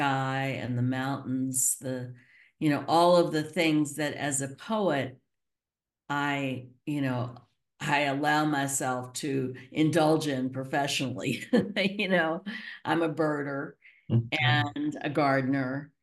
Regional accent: Kentucky, United States; Yeah, I grew up in Kentucky near a Shaker town.

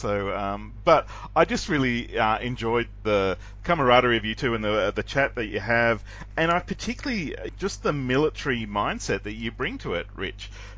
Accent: Australia; Sorry, I'm an Aussie.

